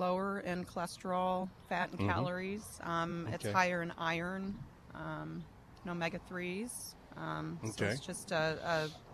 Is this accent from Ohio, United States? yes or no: yes; Arcadia, Ohio, United States; I grew up, born and raised in Arcadia.